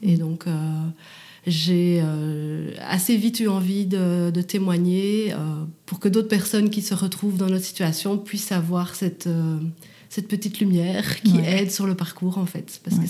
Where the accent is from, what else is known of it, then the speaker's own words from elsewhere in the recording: Belgium; Je viens de Belgique.